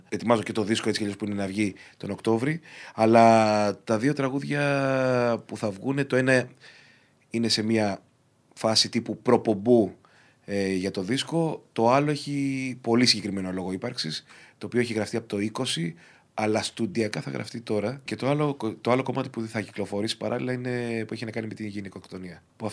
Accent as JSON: {"language": "Greek", "town": "Agrinio", "region": "Western Greece", "country": "Greece", "said": "Παρασκευή θα είμαι στην πατρίδα μου στο Αγρίνιο"}